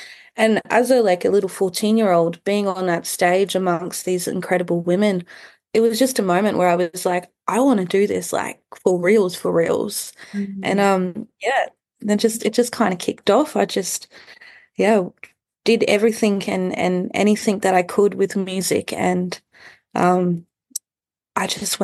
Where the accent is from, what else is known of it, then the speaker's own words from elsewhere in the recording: Brisbane, Queensland, Australia; I grew up in Meanjin